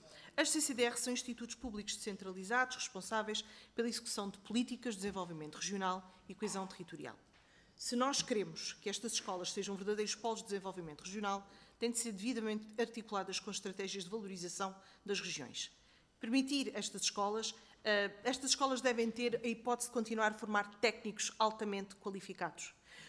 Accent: Grândola, Setúbal, Portugal; Nós somos todos do campo, praticamente. Eu conheço muito bem uma escola agrícola de Grândola, sou de Grândola

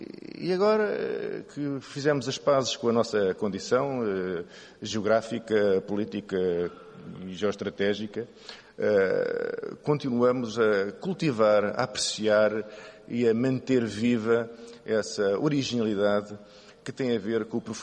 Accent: Portugal; alguém como eu ainda nasci num país, num Estado que se dizia pluricontinental e atingi a maioridade num Estado que tinha descoberto que afinal era europeu

